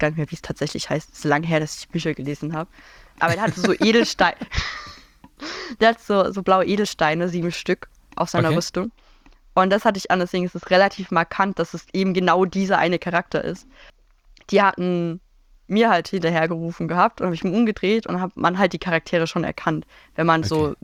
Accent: Baden-Württemberg, Germany; Also ich komme aus Baden-Württemberg oder so

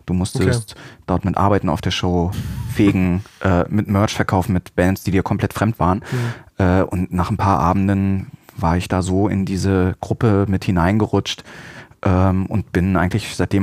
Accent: Salzgitter, Lower Saxony, Germany; Ich stamme aus Salzgitter.

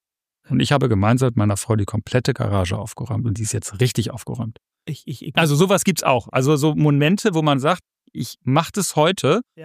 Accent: Northern Germany, Germany; was mich natürlich als Norddeutscher sehr freut.

